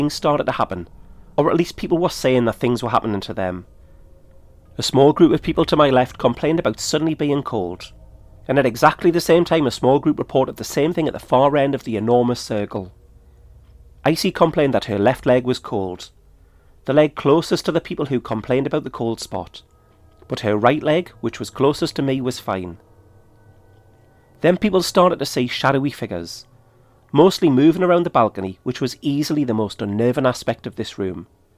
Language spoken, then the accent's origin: English; Newcastle upon Tyne, North East England, United Kingdom; you will join me in my hometown of Newcastle upon Tyne, where I team up with another Geordie podcaster